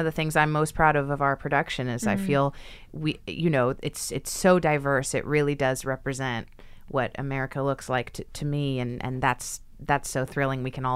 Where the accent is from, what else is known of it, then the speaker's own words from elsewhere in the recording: Los Angeles, California, United States; moved away as an adult; also born or lived in New York; I'm from Los Angeles, and I moved to New York after I graduated high school.